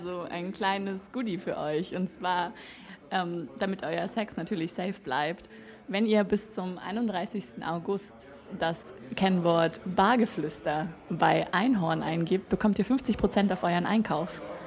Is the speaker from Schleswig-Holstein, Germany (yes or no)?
no; Baden-Württemberg, Germany; ich komme aus Baden-Württemberg